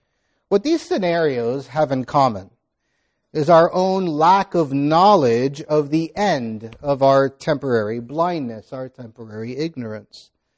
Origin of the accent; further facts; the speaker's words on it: Miami, Florida, United States; As a child growing up in Miami, my mother particularly enjoyed making piñatas for every birthday party for us four